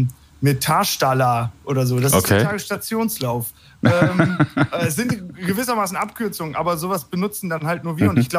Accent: Hagen am Teutoburger Wald, Lower Saxony, Germany; ich komme hier aus Hagen am Teutoburger Wald

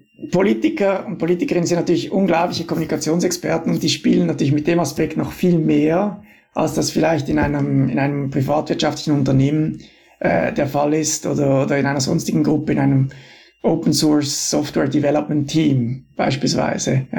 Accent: Switzerland; Als Schweizer und als auch Vertreter der demokratischen Denkweise.

